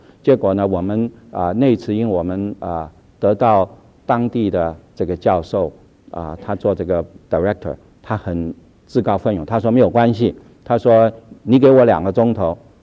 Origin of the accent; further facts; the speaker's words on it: China; 因为我想我们中国人都很喜欢吃，所以呢就时常到这个餐馆去吃饭。